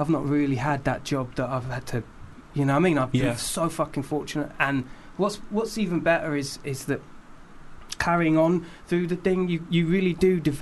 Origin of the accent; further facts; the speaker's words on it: Billingshurst, South East England, United Kingdom; I'm from a place called Billingshurst.